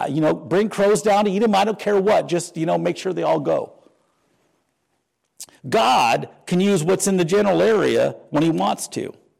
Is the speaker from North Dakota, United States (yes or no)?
yes; North Dakota, United States; But where I grew up in North Dakota, they had all sorts of different size.